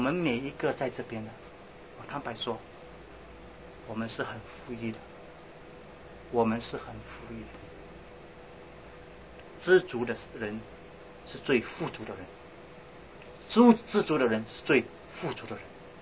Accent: Singapore; 这表示说我们新加坡人在这个时代很丰裕

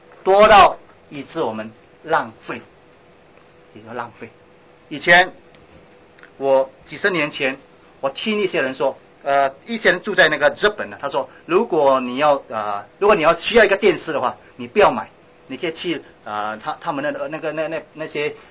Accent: Singapore; 这表示说我们新加坡人在这个时代很丰裕

